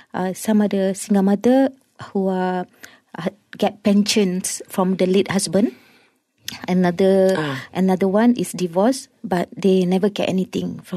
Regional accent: Klang, Selangor, Malaysia; Then when I went back to my hometown in Klang, and then I discover so many single mother who are face financial problem, same like me.

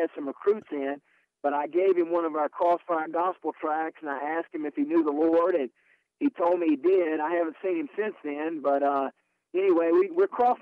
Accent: Asheville, North Carolina, United States; I was born and raised here in Asheville, North Carolina, kind of in the Bible Belt and also in the ACC Basketball Conference Belt.

